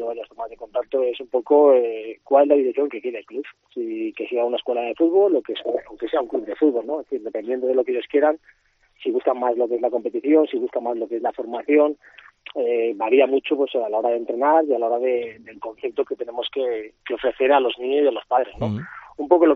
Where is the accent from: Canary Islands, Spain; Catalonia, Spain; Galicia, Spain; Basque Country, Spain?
Catalonia, Spain; Barcelona; born there; en Madrid, he vivido en Zaragoza, he vivido en Mallorca, he vivido en muchos sitios y por suerte en España sí que vienen en cualquier sitio. Nací en Cataluña, en Barcelona, pero vamos, me he adaptado a otras ciudades sin ningún tipo de problema.